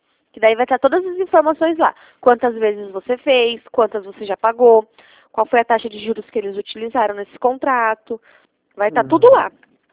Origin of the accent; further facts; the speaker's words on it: Curitiba, Paraná, Brazil; Isso mesmo. Eu sou de Curitiba, porém eu atendo o Brasil inteiro.